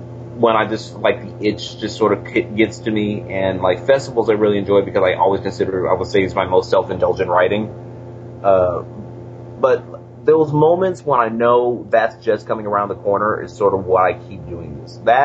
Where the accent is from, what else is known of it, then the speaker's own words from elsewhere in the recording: San Antonio, Texas, United States; also born or lived in Atlanta, United States; I was coming back to San Antonio, where my hometown is, and I got involved with KRTU.